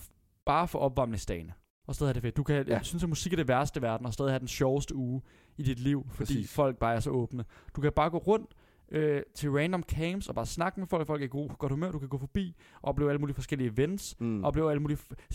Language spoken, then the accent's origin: Danish; Copenhagen, Capital Region of Denmark, Denmark; jeg kommer fra København.